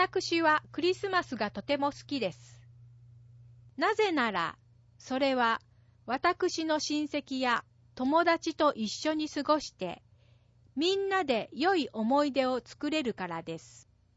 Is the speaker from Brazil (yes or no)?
no; Apulia, Italy; Japanese is a second language; 私の地元プーリア州では、ひまわりの種を砕いて生地に練り込んだ丸いパン、タラッロを買いに行きます。